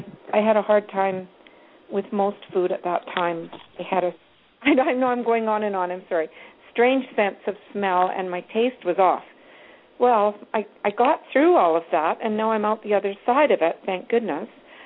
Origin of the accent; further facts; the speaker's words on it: Canada; I'm Canadian.